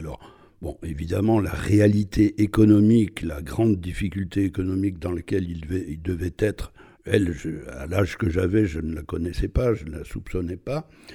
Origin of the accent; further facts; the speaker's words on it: Luceau, Pays de la Loire, France; Probablement mon enfance à Luce-Saint-Sauveur et le fait d'avoir pour voisin une famille de tout petits paysans